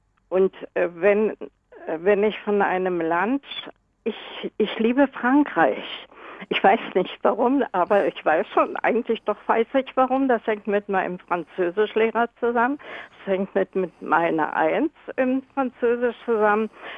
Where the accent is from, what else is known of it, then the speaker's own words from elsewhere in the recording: Germany; früher war das Deutschland mein Heimatland, Deutschland made in Germany, war doch nicht nur in Deutschland, sondern in der ganzen Welt bekannt, beliebt.